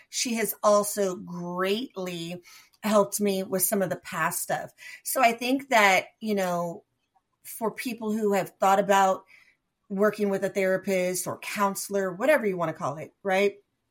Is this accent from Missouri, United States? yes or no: no; Sacramento, California, United States; also born or lived in Bay Area; So I was born in the Bay Area, but I was raised in Sacramento and lived there until the relationship ended